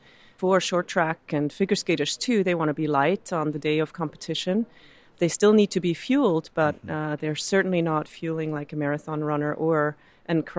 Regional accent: Switzerland; I'm from Switzerland, so I always say to some degree, yes, to chocolate.

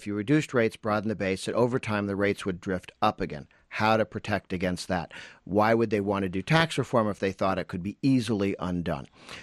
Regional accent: Massachusetts, United States; I grew up in Massachusetts

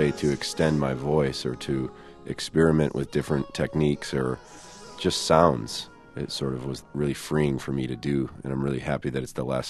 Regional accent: Wisconsin, United States; also born or lived in North Carolina; Well, I had been living in North Carolina. I was sort of born and raised in Wisconsin, and I moved down there with all my bandmates.

